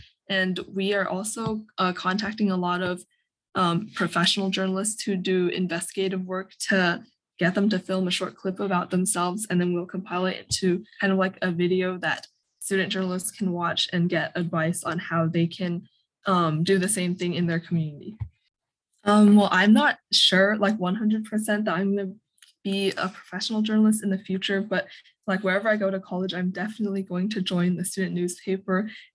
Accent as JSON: {"language": "English", "town": "Johns Creek", "region": "Georgia", "country": "United States", "said": "I'm from Johns Creek, Georgia, near Atlanta, and I'm the editor-in-chief of The Messenger at Northview High School."}